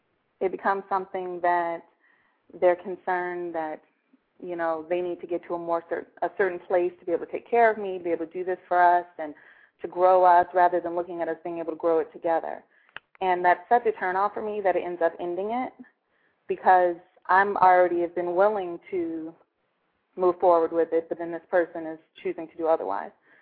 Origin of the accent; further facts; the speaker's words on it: Chicago, Illinois, United States; Well, I'm actually from Chicago